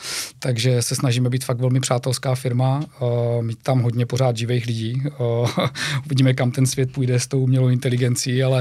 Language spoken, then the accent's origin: Czech; Moravia, Czechia; To já jsem z Moravy, vlastně říkáme i v direktě.